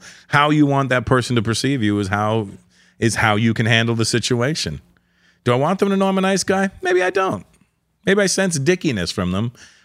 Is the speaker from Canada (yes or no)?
yes; Toronto, Ontario, Canada; and it was in Toronto. It was my hometown, and I'm a hip-hop guy.